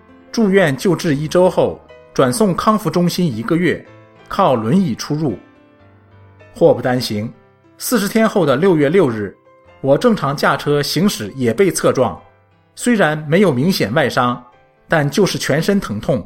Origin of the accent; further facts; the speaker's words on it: China; 跟许多来自中国大陆的移民一样，我从小生活在信仰缺失的社会，接受的也是无神论教育，一直不相信有神。